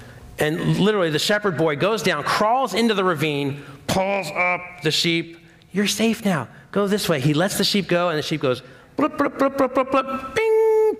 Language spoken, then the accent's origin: English; United States; I know Americans, we tend to be a bit larger, and I'm an American.